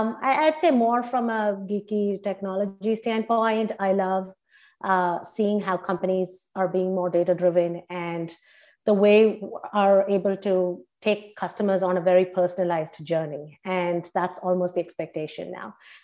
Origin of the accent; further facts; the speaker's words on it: India; English is a second language; moved away as an adult; now in United States; I grew up in India, and that's where I got my undergrad degree in computer engineering.